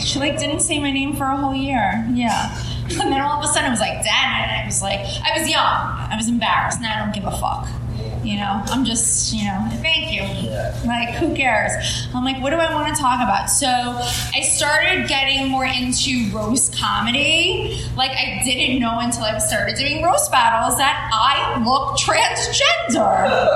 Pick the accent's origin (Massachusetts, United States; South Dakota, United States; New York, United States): New York, United States; I'm a Jew from Long Island that likes to smoke weed.